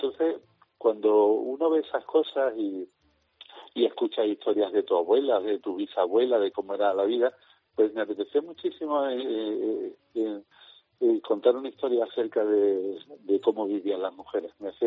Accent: Andalusia, Spain; Yo soy de la Viña de la Concepción. La gente de la Viña siempre hemos tenido muchísima más tendencia a venir a la ciudad de Málaga antes que a Cádiz.

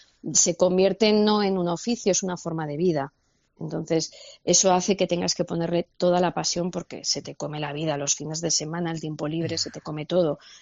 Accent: Aragon, Spain; a mí como aragonés pues me interesan siempre muchísimo más los personajes aragoneses

